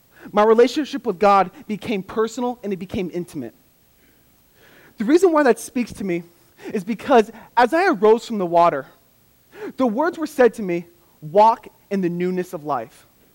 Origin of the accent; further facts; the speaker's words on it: Riverside, California, United States; And I say, no, I'm from Riverside, I'm just pretty local.